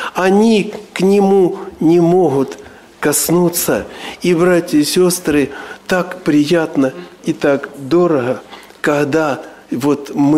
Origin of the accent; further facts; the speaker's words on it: Crimea, Ukraine; Он узнал, что я из Крыма.